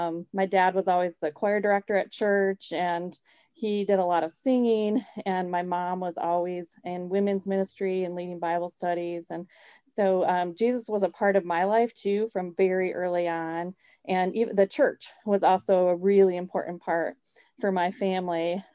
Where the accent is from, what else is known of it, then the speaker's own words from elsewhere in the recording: Zeeland, Michigan, United States; So I grew up in Zealand with my mom and dad, and I have three other siblings.